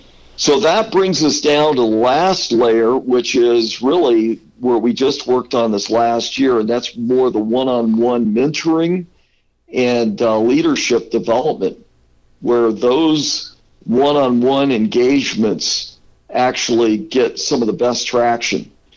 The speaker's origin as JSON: {"language": "English", "town": "Lincoln", "region": "Nebraska", "country": "United States", "tie": "born there", "said": "I was born in Lincoln, Nebraska, so I do know a little bit about cold."}